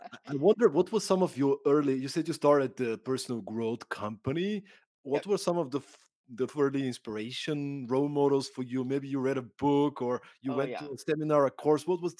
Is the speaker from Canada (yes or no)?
no; Bulgaria; I grew up in Bulgaria, right?